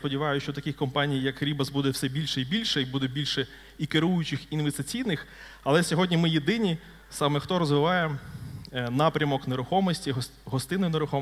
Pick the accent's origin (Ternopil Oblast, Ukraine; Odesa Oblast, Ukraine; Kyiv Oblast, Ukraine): Odesa Oblast, Ukraine; Odesa; я з Одеси, хто не знає